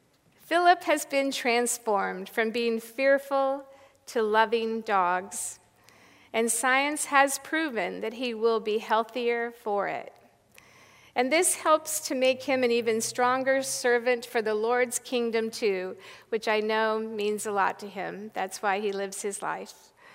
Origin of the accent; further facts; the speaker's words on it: Iowa, United States; even though growing up in Iowa, we were taught to be stoic